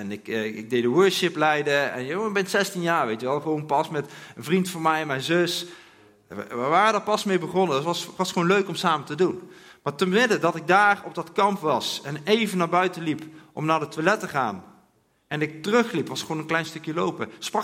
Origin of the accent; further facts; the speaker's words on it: Eindhoven, North Brabant, Netherlands; accent: Brabant; Ik kom uit Eindhoven, dus vergeef me voor mijn Brabantse accent. Ik kan er ook niks aan doen.